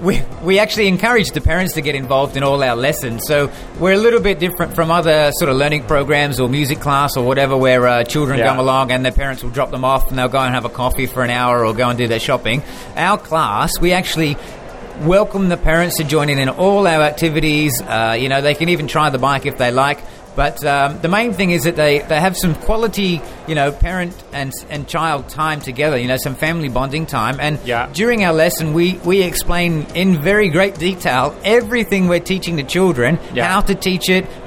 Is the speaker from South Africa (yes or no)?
no; Australia; Me being Australian and growing up in Australia